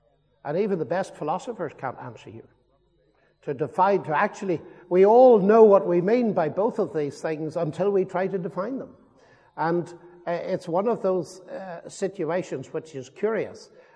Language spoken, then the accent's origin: English; England, United Kingdom; Yeah, sorry, I'm from England.